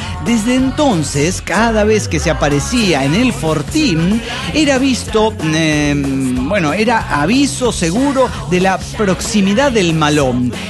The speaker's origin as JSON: {"language": "Spanish", "town": "Rosario", "region": "Santa Fe", "country": "Argentina", "said": "de Rosario, Argentina."}